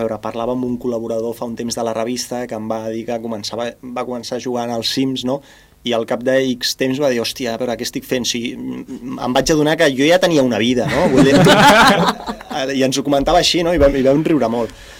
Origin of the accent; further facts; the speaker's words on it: Sant Joan Despí, Catalonia, Spain; jo sóc de Sant Joan d'Espí, no?